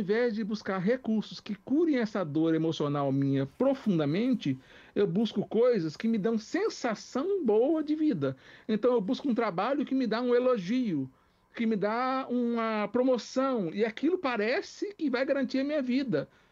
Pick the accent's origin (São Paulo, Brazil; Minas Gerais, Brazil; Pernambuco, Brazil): Minas Gerais, Brazil; Eu sou mineiro.